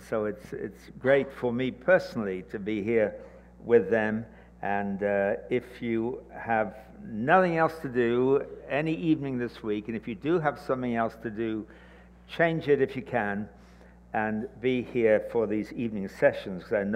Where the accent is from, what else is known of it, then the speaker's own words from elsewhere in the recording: England, United Kingdom; moved away as an adult; now in Toronto, California, United States; We come from England originally. You can tell that by the fact I don't have an accent. And in 2001, came to Toronto